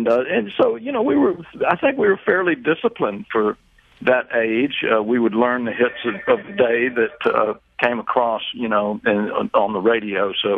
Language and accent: English; Tuscaloosa, Alabama, United States; also born or lived in Birmingham / Montgomery; I had the most wonderful childhood growing up in Tuscaloosa. It's a lovely, lovely city, and, you know, we actually had moved to Tuscaloosa after living in Birmingham a few years and then down in Montgomery for a period of time, and I think I must have been in the fourth grade when we settled in Tuscaloosa.